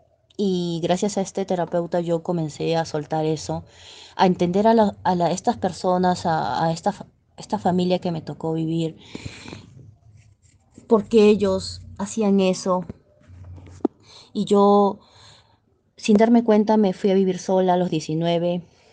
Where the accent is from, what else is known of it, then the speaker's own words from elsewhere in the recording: Lima, Peru; soy de Lima, Perú